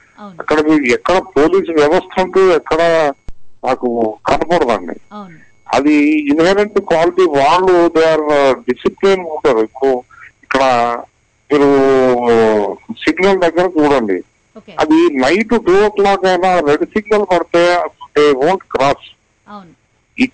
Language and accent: Telugu; Hyderabad, Telangana, India; నేను హైదరాబాద్ నుంచి అండి.